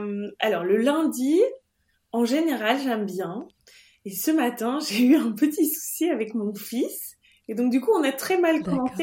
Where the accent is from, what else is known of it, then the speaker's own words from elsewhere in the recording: Belgium; je suis belge, je vais avoir 35 ans la semaine prochaine.